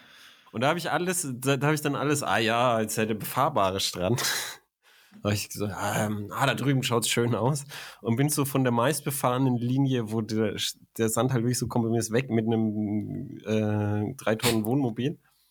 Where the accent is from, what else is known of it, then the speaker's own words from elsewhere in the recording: Germany; Ja, das bin ich als Deutscher so gewohnt.